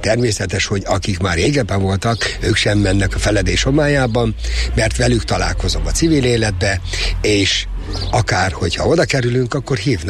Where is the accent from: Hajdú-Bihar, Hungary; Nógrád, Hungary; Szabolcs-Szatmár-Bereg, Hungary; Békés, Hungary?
Szabolcs-Szatmár-Bereg, Hungary; Ajak; born there; Kisvárdában lakom, és ahogy már említettem, Ajakon születtem